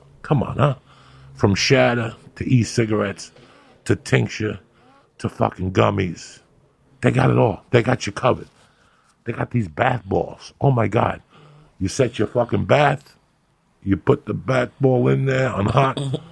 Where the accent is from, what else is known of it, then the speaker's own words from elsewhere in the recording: New Jersey, United States; I'm from Jersey, bitch. I swam in these fucking corrosive waters years ago.